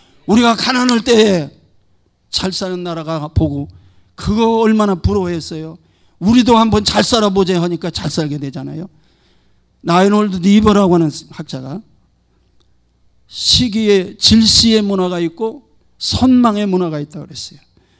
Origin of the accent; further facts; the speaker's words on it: Gajaeul, South Korea; 제가 가재울이라고 하는 동네에서 시골 동네가 어려서 컸는데